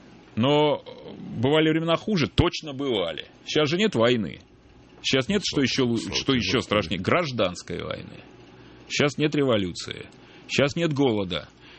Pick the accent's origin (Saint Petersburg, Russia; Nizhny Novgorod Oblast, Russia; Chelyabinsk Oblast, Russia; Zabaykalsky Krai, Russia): Saint Petersburg, Russia; Я вырос в Питере, в Ленинграде.